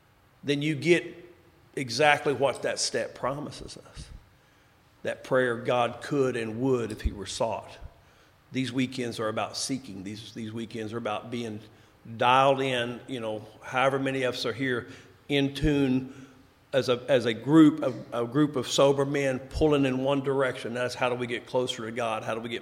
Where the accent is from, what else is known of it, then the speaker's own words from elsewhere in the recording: Oklahoma, United States; also born or lived in West Texas; I was born in Texas. Grew up first 5 years of my life in West Texas. But my mom and dad were from that little town in southeast Oklahoma, so mom wanted to go home, so we moved home.